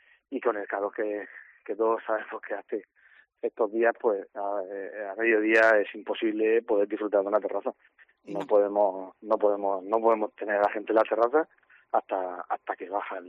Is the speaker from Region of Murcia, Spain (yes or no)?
yes; Region of Murcia, Spain; nos gusta mucho, tanto ciudad como región, somos una región de Murcia muy de muy salir